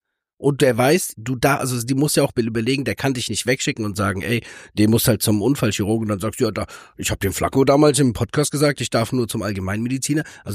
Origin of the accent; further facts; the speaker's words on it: Frankfurt, Hesse, Germany; das kann ich als Frankfurter sagen, wir haben ja auch nicht die schönsten Ecken immer